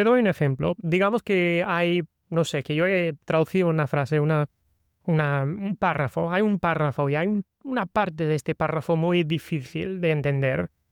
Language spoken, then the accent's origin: Spanish; Florida, United States; born there; Pues nací en Estados Unidos, en Florida, y siempre tenía esta pasión por los idiomas.